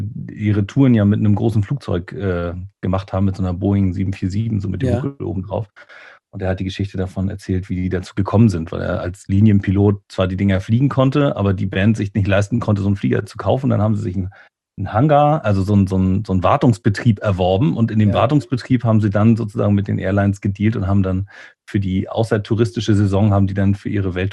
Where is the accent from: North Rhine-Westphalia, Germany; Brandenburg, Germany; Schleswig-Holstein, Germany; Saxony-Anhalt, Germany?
Schleswig-Holstein, Germany; Lübeck; born there; ursprünglich bin ich ja an der Trave auch geboren, hier in Lübeck. Oh. Da war ich zwischendurch mal weg und bin dann wieder zurückgekommen.